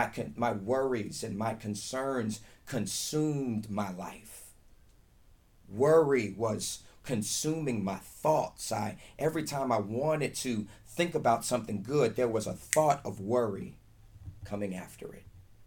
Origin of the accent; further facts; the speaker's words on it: Cincinnati, Ohio, United States; We come from Cincinnati, Ohio.